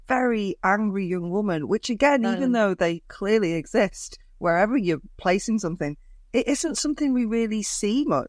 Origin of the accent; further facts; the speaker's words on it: Wigan, North West England, United Kingdom; even though I'm from Wigan, which isn't, you know, it's got a canal. It's not really got the ocean, but it's not far.